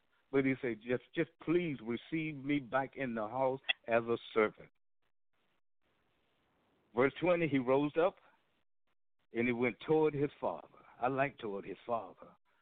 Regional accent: Georgia, United States; You know, I'm from Georgia. And at grandmother's farm, we had pigs.

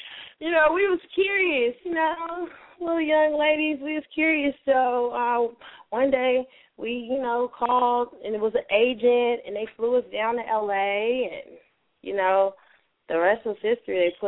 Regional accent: Oakland, California, United States; I'm from Oakland, California.

